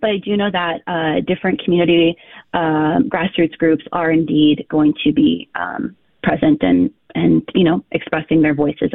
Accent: Midwest, United States; As a Midwesterner through and through, it's been beautiful to see just our neighbors show up as well.

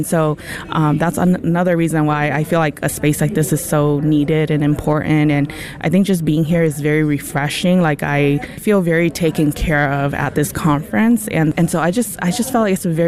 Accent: Fresno, California, United States; now in Madison, United States; I grew up in Fresno, California, and I came here 3 years ago for a master's and PhD social work, social welfare program.

